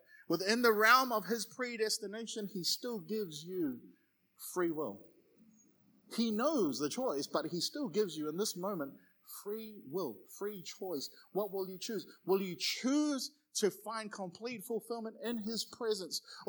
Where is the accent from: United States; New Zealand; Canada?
New Zealand; Auckland; growing up in Auckland in New Zealand, used to hate daylight savings because the sun would stay up.